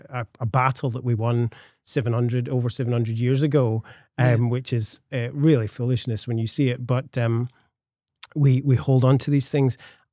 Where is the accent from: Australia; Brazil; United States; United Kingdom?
United Kingdom; Scotland; Now, as a Scotsman, I have